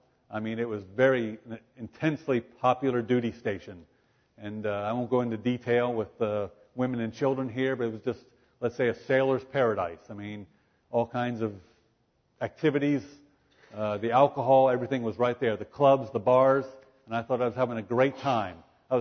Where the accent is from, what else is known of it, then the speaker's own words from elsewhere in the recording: Pennsylvania, United States; myself growing up in Pennsylvania